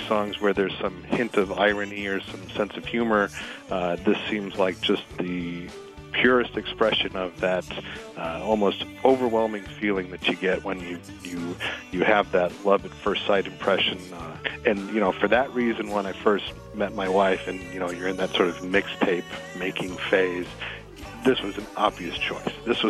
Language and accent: English; New Carlisle, Indiana, United States; I'm from New Carlisle, Indiana